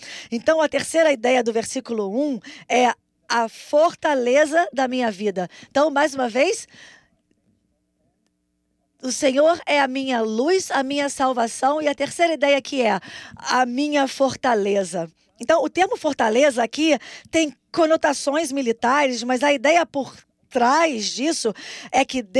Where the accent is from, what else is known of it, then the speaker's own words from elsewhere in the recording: Australia; Eu cresci na Austrália, então isso é a coisa mais comum a fazer.